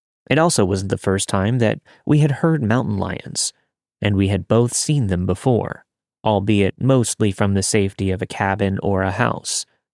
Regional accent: United States; I grew up in the Sierra Nevadas. It's a really beautiful part of the world with sprawling pines, rugged mountains, and crystalline lakes.

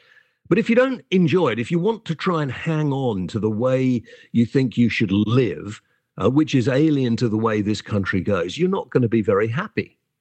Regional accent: United Kingdom; Well, no, actually, she doesn't. We're all British. We can all speak about this.

